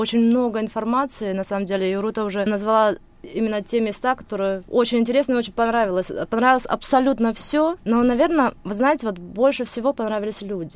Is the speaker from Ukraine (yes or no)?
no; Kazakhstan; born there; also born or lived in Russia; Я рождена в Казахстане, я училась в России, первое образование получила в России, второе образование получила в Германии